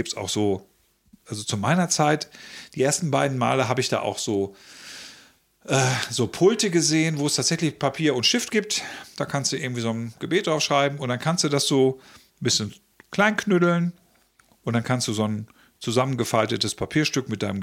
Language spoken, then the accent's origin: German; Northern Germany, Germany; born there; als geborener Norddeutscher